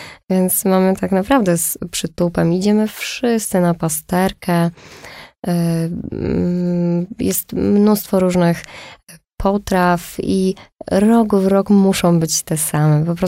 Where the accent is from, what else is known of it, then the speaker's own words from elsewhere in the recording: Beskids, Poland; Bo ja w ogóle pochodzę z gór. Jestem tak w połowie góralką. Moja mama jest rodowitą góralką. Pochodzimy z Beskidów.